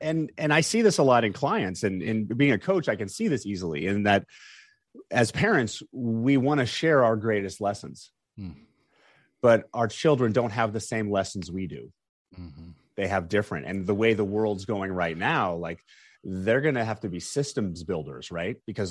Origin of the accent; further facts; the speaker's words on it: Long Beach, California, United States; also born or lived in Diamond Bar; And we grew up in Long Beach, California. And then in fourth grade, we moved to Diamond Bar.